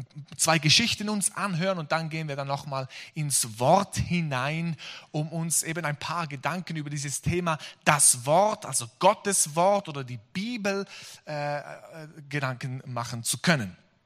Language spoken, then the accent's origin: German; Switzerland; ich komme aus der Schweiz.